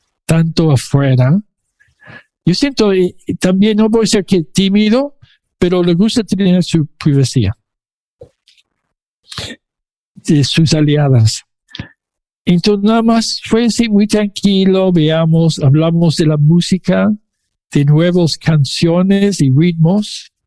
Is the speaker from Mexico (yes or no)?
yes; Mexico City, Mexico; born there; nací en la Ciudad de México, en la colonia Guerrero, por el centro